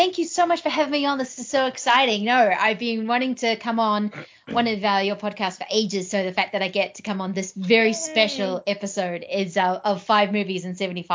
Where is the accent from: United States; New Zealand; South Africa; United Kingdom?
New Zealand; now in Australia; I think it wasn't until I moved to Australia, because I am a Kiwi